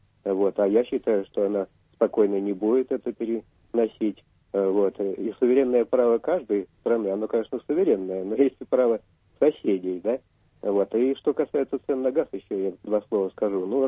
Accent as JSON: {"language": "Russian", "region": "Moscow", "country": "Russia", "said": "я из Москвы."}